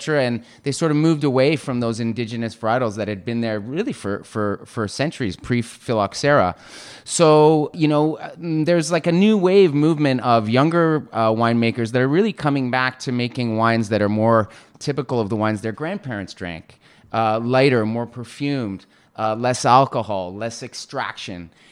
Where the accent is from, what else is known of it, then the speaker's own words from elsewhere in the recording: Toronto, Ontario, Canada; moved away as an adult; now in Spain; I'm born and bred in Toronto. Over 20 years ago, I moved to Spain